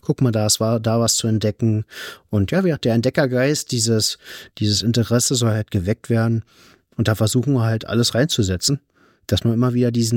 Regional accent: Berlin, Germany; Und wir kommen ja aus Berlin, aus Südost-Berlin. Und da gibt es, ich sag mal, an der Grenze gibt es da so ein kleines Dörfchen, in Anführungszeichen. Das nennt sich Bohnsdorf.

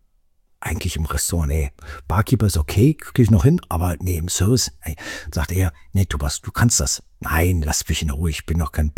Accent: Berlin, Germany; Also mit 15, 16, 17 wusste ich noch nicht mal, dass es Wein gibt. Wie du weißt, komme ich ja aus der ehemaligen DDR und bin Berliner, Ost-Berliner. Und nach der Wende bin ich völlig entspannt nach Berlin rüber

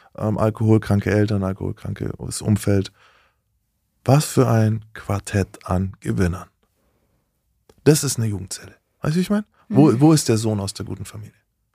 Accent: Bavaria, Germany; Ich bin aus Bayern

